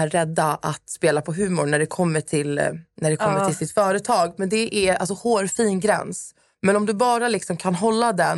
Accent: Stockholm, Stockholm County, Sweden; now in Södertälje, Sweden; Jag är uppvuxen i Stockholm, på Södermalm.

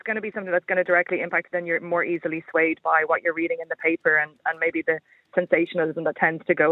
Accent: Ireland; now in United Kingdom; proud and happy that I get to have a vote being Irish here in the UK

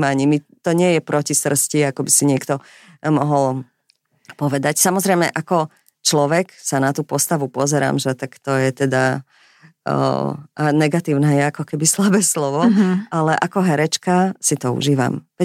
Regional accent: Bratislava, Bratislava Region, Slovakia; tak ja som z Bratislavy, z Petržalky.

